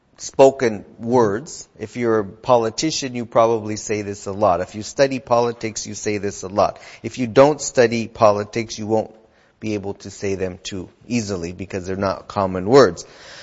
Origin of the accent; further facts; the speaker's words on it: United States; That's what, from my experience as an American, we call that the executive branch.